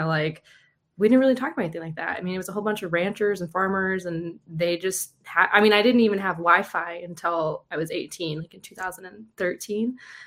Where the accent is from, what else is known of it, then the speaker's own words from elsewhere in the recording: Texas, United States; I am born and raised in Texas. So when you think small town Texas, that's where I'm from. My hometown had 199 people.